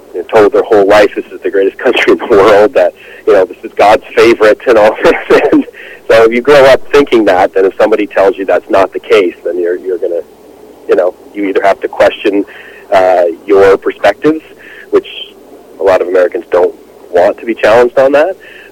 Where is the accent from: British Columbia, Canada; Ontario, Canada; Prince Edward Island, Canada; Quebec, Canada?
Ontario, Canada; also born or lived in Saskatchewan; I went to school in Saskatchewan. I'm from Southern Ontario originally.